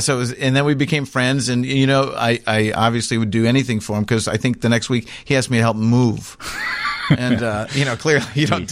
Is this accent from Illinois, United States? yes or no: yes; Orland Park, Illinois, United States; I was a kid and I was underage and I was thinking of how, you know, I was from Orland Park and what do you do?